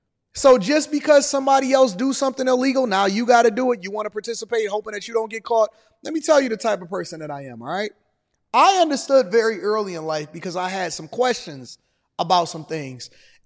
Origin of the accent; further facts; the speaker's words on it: Detroit, Michigan, United States; born there; even though I was born in Detroit, Michigan, in the 80s in the middle of a drug crisis?